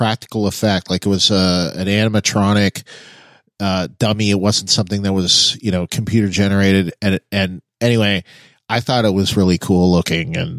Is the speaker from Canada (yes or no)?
yes; Canada; I'm a Canadian originally, you know, I still am, you know, and I've spent almost all my life in climates where we got a lot of snow.